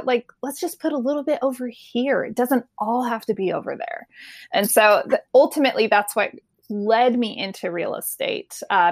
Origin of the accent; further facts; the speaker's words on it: California, United States; But I come from California originally